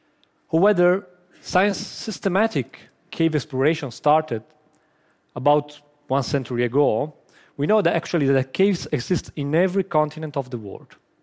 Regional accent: northern Italy, Italy; I started with this passion when I was really young in the mountains not far from my hometown in North Italy, in the karstic regions of the Alps and the Dolomites.

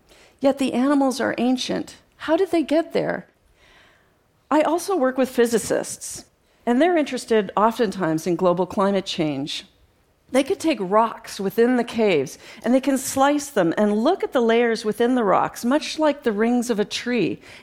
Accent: Canada; growing up in Canada as a young girl, that wasn't really available to me.

